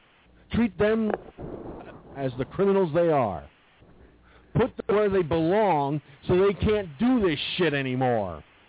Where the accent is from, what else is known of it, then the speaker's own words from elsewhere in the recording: United States; I'm truly an American. I was born in this